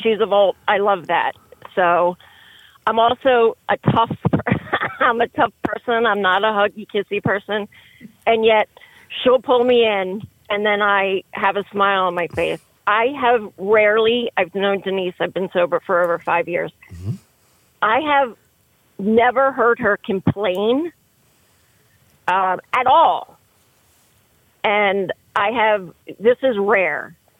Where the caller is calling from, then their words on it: Newtown, Pennsylvania, United States; I am calling from Newtown.